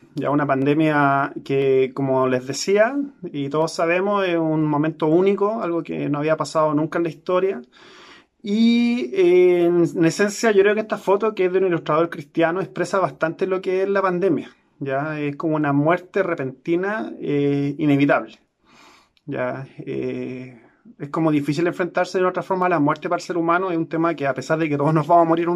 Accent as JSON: {"language": "Spanish", "region": "Valparaíso", "country": "Chile", "also_born_or_lived": "Mexico", "said": "Ya soy de acá de Chile, de Valparaíso. Mi esposa es mexicana. Yo viví 7 años en México"}